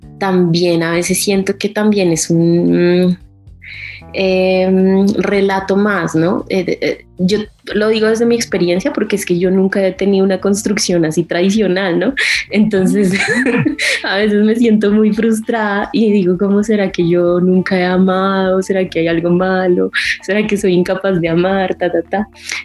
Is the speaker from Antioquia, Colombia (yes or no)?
no; Bogotá, Colombia; born there; Sí, pues yo nací aquí en Bogotá, mi abuela es de Boyacá y entonces también me siento muy de Boyacá también. Pero sí, yo nací acá, digamos.